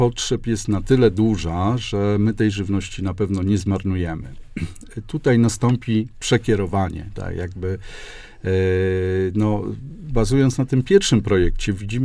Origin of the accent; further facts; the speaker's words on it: Łódź, Łódź Voivodeship, Poland; jestem rodowitym łodzianinem, i moje babcie mają takie typowe życiorysy, obie w wieku 13 lat poszły do fabryki